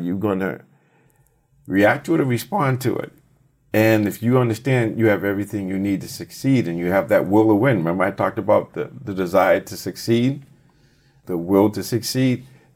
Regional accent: Boston, Massachusetts, United States; I grew up in Boston, so I watched the Celtics.

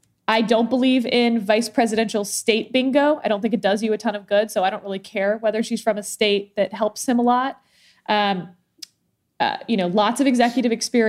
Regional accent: Texas, United States; I'm a third generation Texan, and I'm like, I'm a Texan

